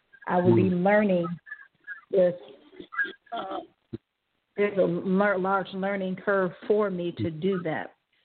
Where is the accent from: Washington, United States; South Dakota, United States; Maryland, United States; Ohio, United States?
Ohio, United States; Cleveland; I'm from Cleveland, Ohio.